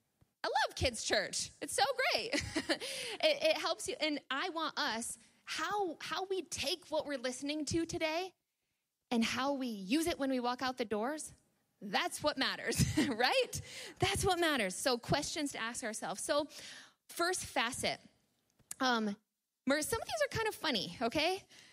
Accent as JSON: {"language": "English", "country": "United States", "said": "I go over the border a lot because I'm American, all my family's over there"}